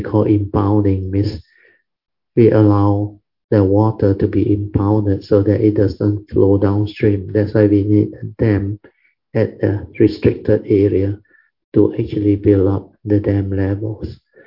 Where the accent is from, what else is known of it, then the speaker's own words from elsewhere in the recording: Kedah, Malaysia; Some the land are very flat, like our Kedah Plain and many other plains. Kedah is my hometown, my state.